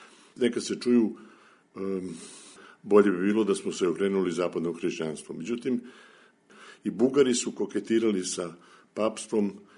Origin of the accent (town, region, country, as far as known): Serbia